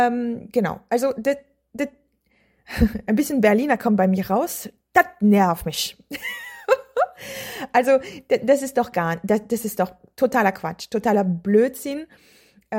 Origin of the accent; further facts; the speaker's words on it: France; German is a second language; Also ich bin in Frankreich geboren, ich habe in Frankreich gelebt, Hauptteil mein ganzes Leben.